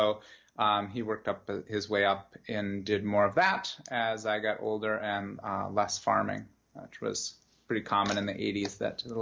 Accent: Glenwood, Minnesota, United States; I grew up in a small town in western Minnesota called Glenwood, so about 2 hours west, northwest of the Twin Cities in Minneapolis.

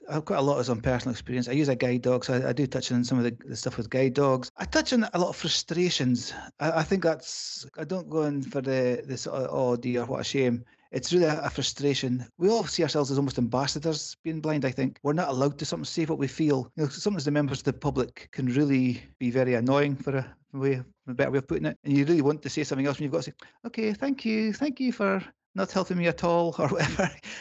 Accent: Scotland, United Kingdom; I'm from the Northeast, as you can probably tell, but I've never really done anything down south in the Central Belt area.

